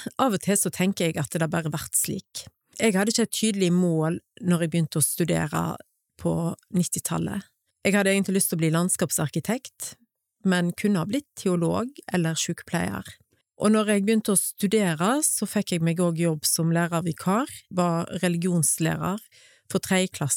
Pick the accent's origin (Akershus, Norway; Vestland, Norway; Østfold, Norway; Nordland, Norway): Vestland, Norway; Fitjar; Ja, jeg Fitjarbu og vokser på et småbruk på Tuftaland I lag med tre eldre søsken. Jeg fortsatt Fitjarbu